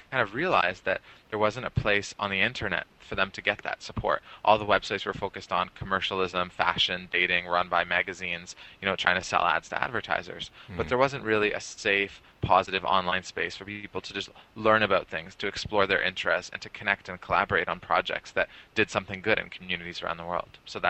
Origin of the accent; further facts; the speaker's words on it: Canada; I'm from Canada.